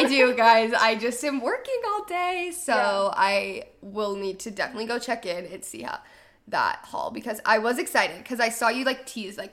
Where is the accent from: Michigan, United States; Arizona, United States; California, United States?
Arizona, United States; True. I'm Arizona.